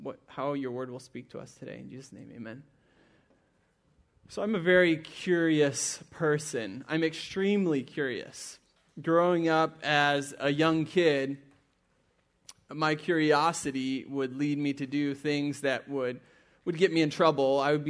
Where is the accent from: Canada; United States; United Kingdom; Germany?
Germany; I grew up in Germany, a little cow town. And so in our little town, it was just 800 people in our town, so pretty small, lots of farmers, predominantly farmers